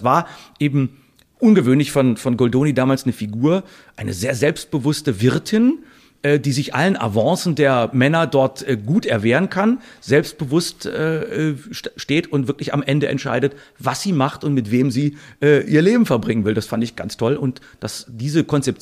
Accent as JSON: {"language": "German", "town": "Bad Pyrmont", "region": "Lower Saxony", "country": "Germany", "tie": "born or raised there", "said": "also in Pyrmont, in meiner Heimatstadt, im Schloss, warum sollen wir da nicht was auf die Beine stellen selber?"}